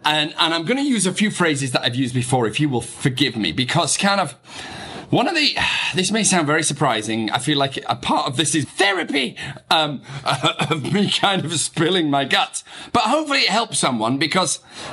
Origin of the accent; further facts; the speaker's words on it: England, United Kingdom; accent: broad English; now in United States; I say that with a very broad English accent, even because I am an American citizen now, very proud to be, but also very proud to be British.